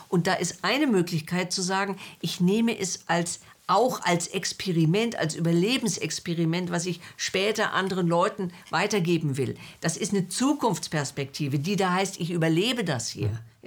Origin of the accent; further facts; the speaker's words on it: Berlin, Germany; Ja, ich bin Berlinerin und fand diese Berliner Winter nie so toll.